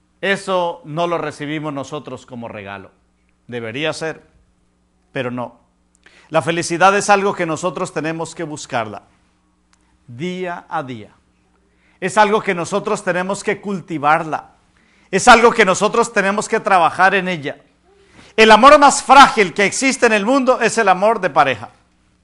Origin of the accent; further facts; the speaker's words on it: Colombia; Yo soy natural de Colombia, tengo 28 años de casado